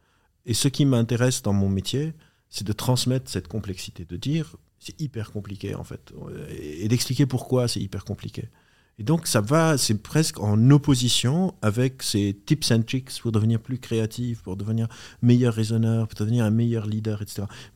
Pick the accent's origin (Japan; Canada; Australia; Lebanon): Lebanon; moved away; Évidemment, j'ai bossé, quand je suis arrivé du Liban, j'avais aucun rond, etc. J'ai fait tout et n'importe quoi comme taf.